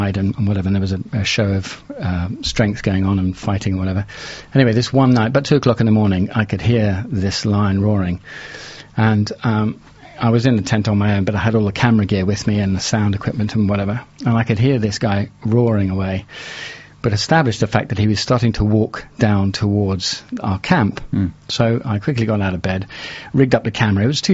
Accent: Kenya; born there; because I was born in Kenya.

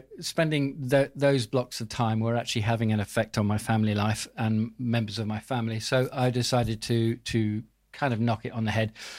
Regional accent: Kenya; born there; I was born in Kenya, actually.

